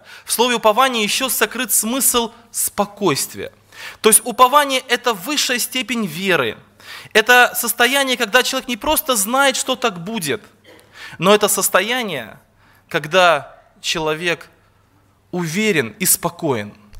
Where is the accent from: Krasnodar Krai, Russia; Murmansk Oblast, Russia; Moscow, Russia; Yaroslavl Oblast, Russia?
Krasnodar Krai, Russia; Yeysk; я из Краснодарского края, город Ейск.